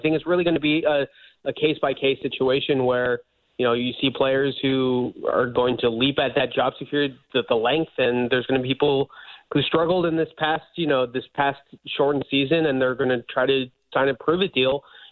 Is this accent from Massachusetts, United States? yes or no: yes; Boston, Massachusetts, United States; now in New York, United States; as someone who lives in New York and I grew up in Boston, so I'm very familiar with incredibly passionate, you know, do or die kind of fan bases.